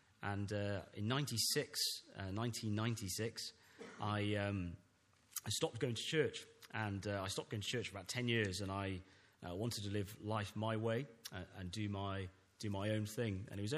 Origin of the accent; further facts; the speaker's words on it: Llanishen, Wales, United Kingdom; I said, I'm from Lanishan.